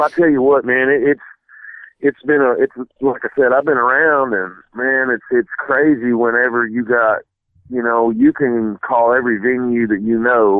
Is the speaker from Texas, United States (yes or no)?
yes; Texas, United States; I grew up on the Red River in northeast Texas